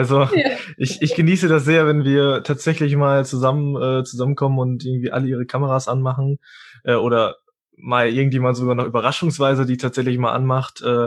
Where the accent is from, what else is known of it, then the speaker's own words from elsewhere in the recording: Ibbenbüren, North Rhine-Westphalia, Germany; born there; Ich bin in Imbüren geboren, 20 Minuten von hier. Und lebe seither dann hier in Westerkappeln